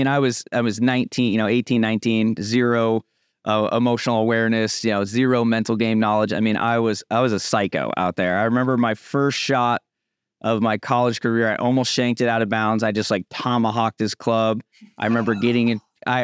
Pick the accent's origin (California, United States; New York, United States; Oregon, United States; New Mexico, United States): Oregon, United States; There was nothing to do in a town I grew up in Oregon.